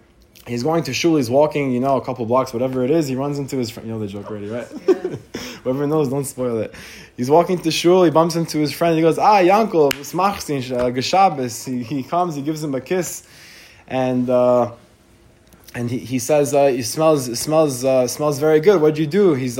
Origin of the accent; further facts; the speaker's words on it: Brooklyn, New York, United States; I know from growing up in Brooklyn myself